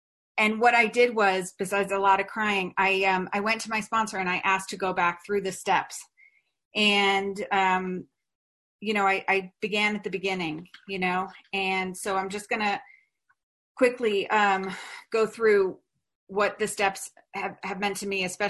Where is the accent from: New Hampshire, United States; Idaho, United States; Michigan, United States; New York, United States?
New York, United States; and I am from New York, and so I felt like a farmer.